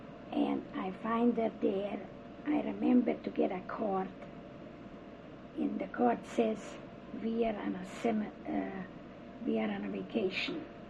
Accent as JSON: {"language": "English", "region": "Zakarpattia Oblast", "country": "Ukraine", "tie": "born there", "second_language": "English", "said": "Well, I was born in Bachelor, Laza."}